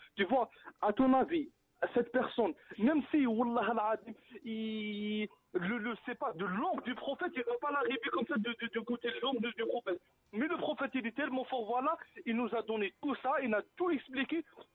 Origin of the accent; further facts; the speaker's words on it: Algeria; On est des Algériens, on est des Arabes plutôt.